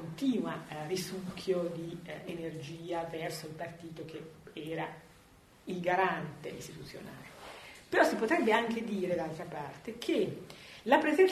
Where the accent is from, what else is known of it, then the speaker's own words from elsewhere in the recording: Stradella, Lombardy, Italy; io sono di Stradella